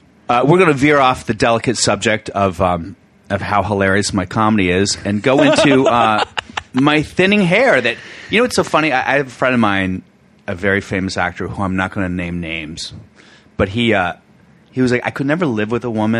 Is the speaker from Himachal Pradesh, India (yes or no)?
no; New Delhi, Delhi, India; I'm from New Delhi. I'm from India. People do not realize why my accent.